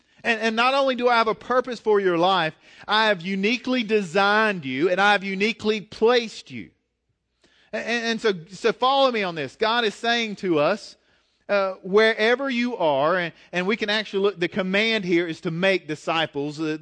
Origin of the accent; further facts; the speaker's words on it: Galax, Virginia, United States; born there; I'm in Galax. People need Jesus right here in Galax, right? And I know some of you are like, man, I wish I was born in Hawaii. Have you ever thought like that? It's like, but I was born here and I'm stuck here.